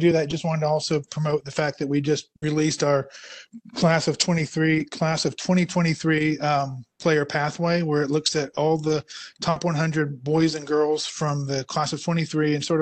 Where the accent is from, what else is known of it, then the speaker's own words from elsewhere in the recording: San Diego, California, United States; Personally, I grew up in San Diego, so I'm sort of interested to hear your tennis background in San Diego